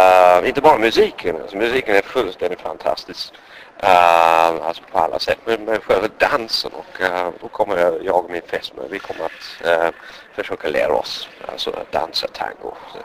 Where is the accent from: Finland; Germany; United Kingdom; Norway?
United Kingdom; England; Swedish is a second language; now in Uppsala, Sweden; Det kanske låter konstigt eftersom jag är engelsman, men det är så.